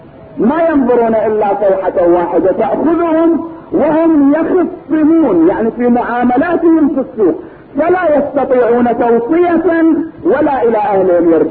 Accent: Kuwait; يعني الآن ليل عندنا في الكويت، الآن في أمريكا نهار

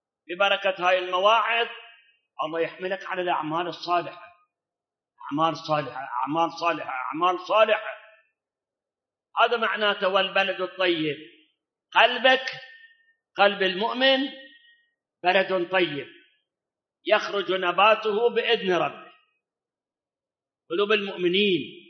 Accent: Iraq; بلاد حتى عندنا بالعراق غير الملح ما بيعشي ملح

